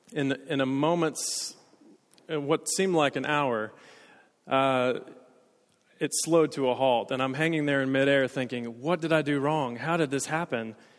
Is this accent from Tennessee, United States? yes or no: yes; Tennessee, United States; is because I'm from East Tennessee and I know how to say y'all.